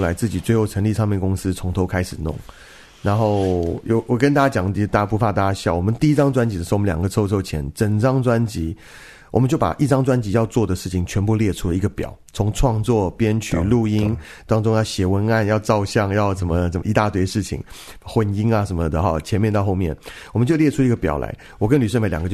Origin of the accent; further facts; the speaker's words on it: Taiwan; moved away as an adult; 我今天是一个台湾长大的小孩，我到了美国学爵士乐，也不过就去念了3年书。